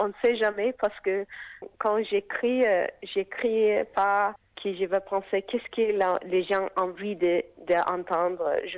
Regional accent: Australia; French is a second language; beaucoup de temps aussi en Sud-Amérique à quelques années et bien sûr en Afrique et mon enfance ici en Australie.

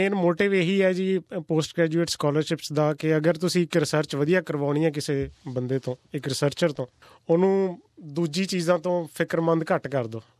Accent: Chandigarh, India; ਮੈਂ ਜੀ ਬੇਸਿਕਲੀ ਮੈਂ ਚੰਡੀਗੜ੍ਹ ਤੋਂ ਬਿਲੋਂਗ ਕਰਦਾ, ਮੇਰੀ ਸਾਰੀ ਸਟੱਡੀਜ਼ ਚੰਡੀਗੜ੍ਹ ਦੀ ਰਹੀ ਹੈ

